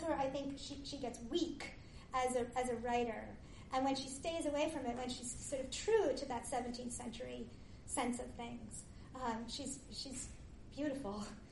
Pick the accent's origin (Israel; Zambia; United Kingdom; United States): United Kingdom; England; I grew up on the British 19th century. And I grew up in England